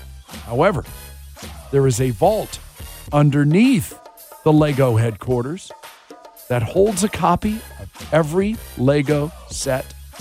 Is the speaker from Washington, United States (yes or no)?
yes; Seattle, Washington, United States; I hated Seattle. I don't. Not at all. It's my hometown. It's where I grew up.